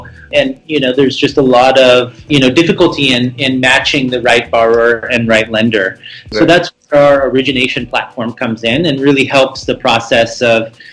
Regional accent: United States; So I'm actually Italian by background, but I grew up in the States and built a career in the U.S. on Wall Street.

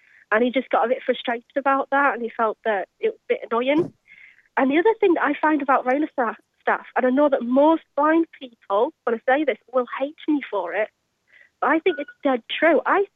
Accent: Durham, North East England, United Kingdom; Well, I'm from Durham. It's a very small city, but in actual fact, I used to call it a village. It's that small.

